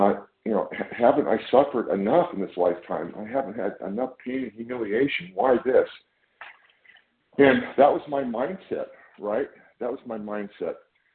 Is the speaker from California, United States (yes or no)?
yes; California, United States; I'm from Northern California.